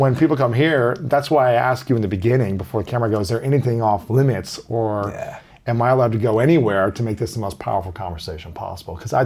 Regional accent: Ohio, United States; I think of myself growing up in Ohio thinking that I would never talk about this stuff, right?

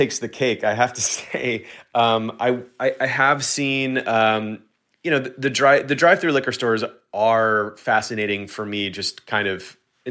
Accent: Texas, United States; I grew up in Texas, which is, very much car-forward in the experience of life there. You drive everywhere.

